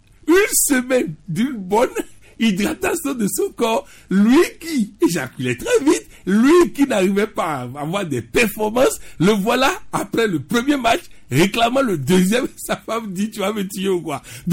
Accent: Benin; Je suis originaire du Bénin.

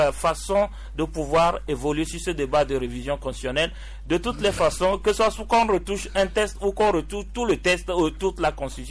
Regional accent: Togo; Nous qui levons aussi notre voix pour critiquer, nous sommes des Togolais.

